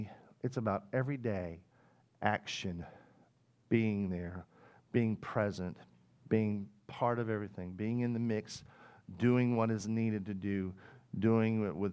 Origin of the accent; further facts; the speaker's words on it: Mountain Home, Arkansas, United States; born there; Even I had a better crib than that, man, and I was born in Mountain Home, Arkansas.